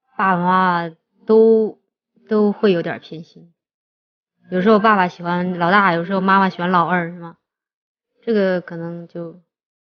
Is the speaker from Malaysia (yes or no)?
no; Chongqing, China; 我老家是重庆嘛，然后那边重男轻女